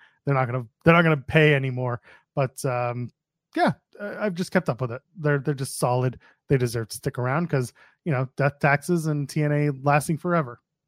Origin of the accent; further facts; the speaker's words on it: Canada; I'm a Canadian, but I grew up watching WCW on TSN